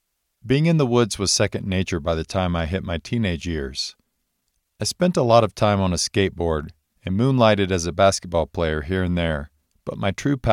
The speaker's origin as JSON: {"language": "English", "town": "Gaffney", "region": "South Carolina", "country": "United States", "tie": "born or raised there", "said": "my mom and sister had driven me the 2.5 hours from my hometown of Gaffney, South Carolina, to get there."}